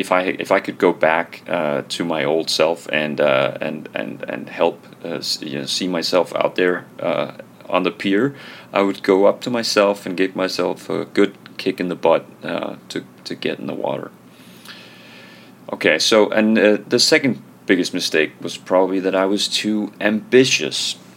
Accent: Denmark; English is a second language; That's a Danish name. I live in Denmark. I'm born and bred in Denmark.

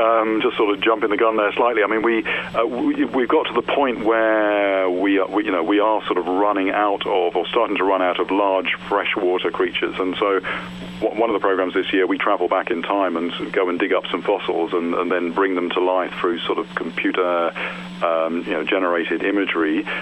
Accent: England, United Kingdom; I'm from England. I live in southwest England.

